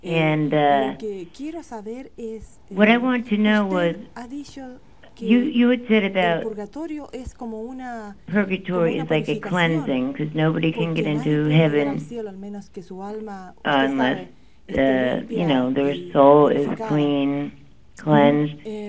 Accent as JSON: {"language": "English", "region": "New Jersey", "country": "United States", "said": "I'm from New Jersey."}